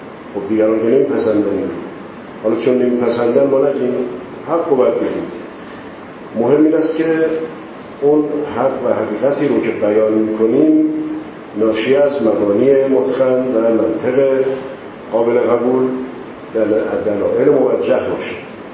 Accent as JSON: {"language": "Persian", "country": "Iran", "first_language": "Persian", "said": "ما در ایران زندگی میکنیم، زبان ما زبان مادری ما، زبان هم ملی ما، زبان دینی ما، زبان غنی است، زبان کهن است"}